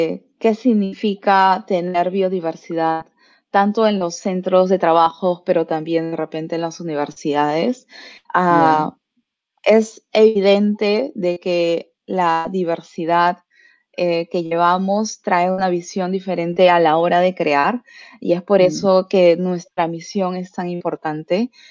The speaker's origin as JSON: {"language": "Spanish", "region": "Lima", "country": "Peru", "lives_now": "Davis, United States", "said": "Y para compartirles un poquito mi historia, yo soy de Lima, estudié en San Marcos, hice ingeniería de sistemas. Sí, somos samarquinas."}